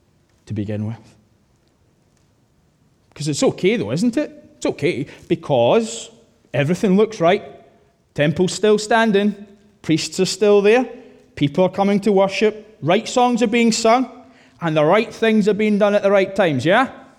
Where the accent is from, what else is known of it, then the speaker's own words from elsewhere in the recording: United Kingdom; because we're British after all